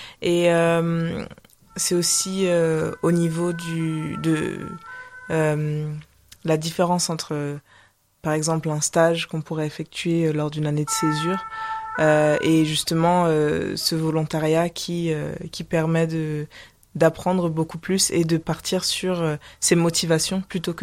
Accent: Massy, Île-de-France, France; also born or lived in Hamburg; j'ai passé un petit peu plus de temps en Allemagne ces dernières années. Donc oui, je viens de Massy, mais il n'y a pas longtemps, j'étais vers Hambourg.

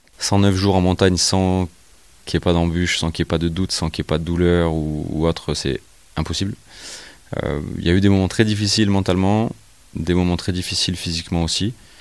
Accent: Marcoussis, Île-de-France, France; also born or lived in Martigues; Non, je ne suis pas né ici. Je suis né au bord de la mer, je suis né à Martigues, dans les Bouches-du-Rhône. Mais depuis que j'ai 6 mois, mes grands-parents ont construit une maison de vacances à Marcoussis.

